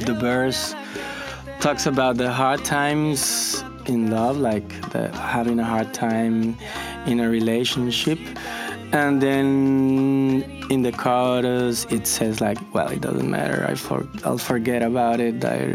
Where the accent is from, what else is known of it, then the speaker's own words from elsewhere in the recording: Dominican Republic; and I'm from Dominican Republic.